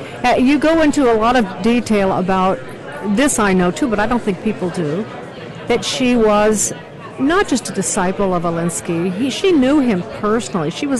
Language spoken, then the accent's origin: English; Chicago, Illinois, United States; Dinesh, I know a lot about Hillary Clinton because I am from Chicago